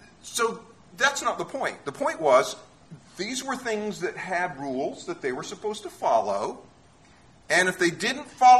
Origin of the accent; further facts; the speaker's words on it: Florida, United States; We come from Florida.